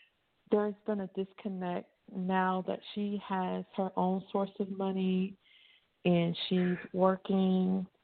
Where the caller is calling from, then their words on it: Lakeland, Florida, United States; I'm calling from the Lakeland area, and I'm calling with a question.